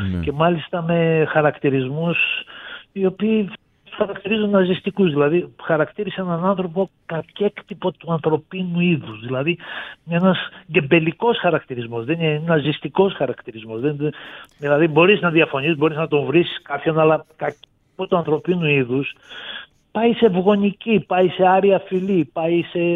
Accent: Kozani, Western Macedonia, Greece; παρόλο είμαι από την Κοζάνη

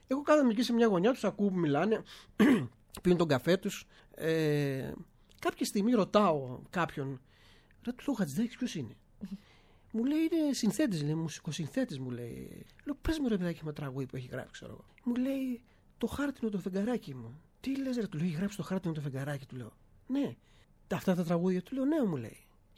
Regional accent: Anogeia, Crete, Greece; επειδή είμαι από τα Νόγια

